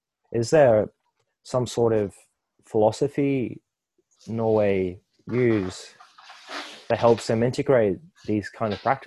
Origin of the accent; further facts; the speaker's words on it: Australia; growing up in Australia myself, we had lots of outdoor education